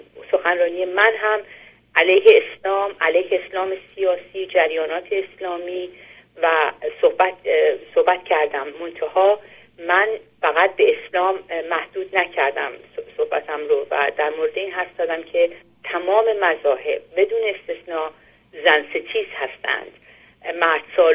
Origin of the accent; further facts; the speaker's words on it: Iran; now in Europe; خود من که اصل در از ایران، تو ایران به دنیا اومدم، ایران زندگی کردم و بعد الان اروپا هستم،